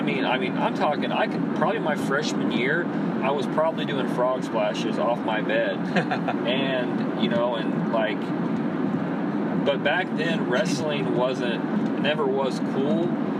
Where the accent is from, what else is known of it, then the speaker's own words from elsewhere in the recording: North City, Illinois, United States; I'm a kid from North City, Illinois. My graduating class had 40 people